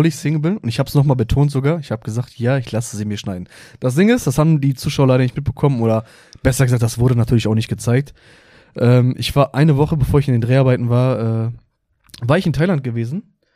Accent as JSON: {"language": "German", "town": "Essen", "region": "North Rhine-Westphalia", "country": "Germany", "said": "Wir kommen beide aus Essen."}